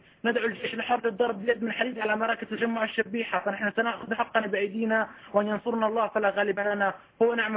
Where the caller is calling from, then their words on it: Syria; نحن نتحدث لكم من سوريا